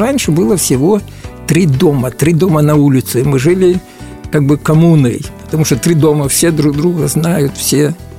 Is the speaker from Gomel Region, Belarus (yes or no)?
yes; Gomel, Gomel Region, Belarus; родина – это Беларусь, более конкретно Гомель. И до 12 лет Банная аллея. Сейчас немножко другой адрес изменился. Но это родина, это родная земля